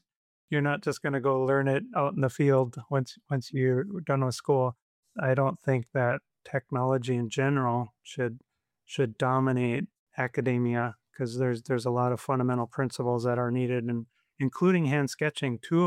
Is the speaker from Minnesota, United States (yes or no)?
yes; Minnesota, United States; now in Fargo, United States; I'm originally from Minnesota and Fargo is right next door.